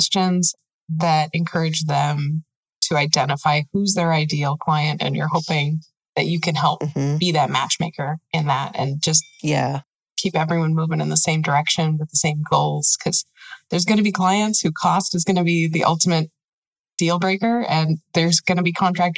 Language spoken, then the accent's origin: English; South Dakota, United States; now in Minnesota, United States; Actually, I grew up in South Dakota, so there were not many birds there.